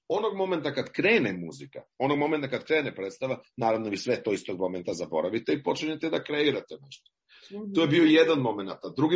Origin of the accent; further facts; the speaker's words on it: Serbia; Vi dođete tamo kao Srbin, jel da?